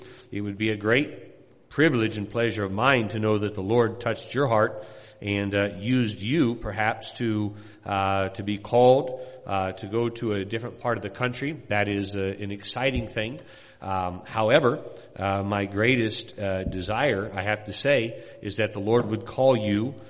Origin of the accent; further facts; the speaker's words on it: Kokomo, Indiana, United States; I am originally from Kokomo, Indiana, just a little bit south of here, not too far.